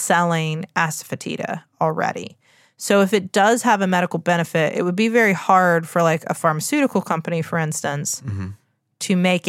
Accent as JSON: {"language": "English", "region": "West Virginia", "country": "United States", "said": "I'm from West Virginia, the home of pepperoni rolls."}